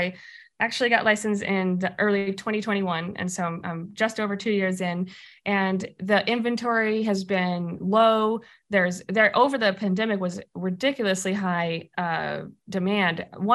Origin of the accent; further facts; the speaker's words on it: Arkansas, United States; I went back to my home state of Arkansas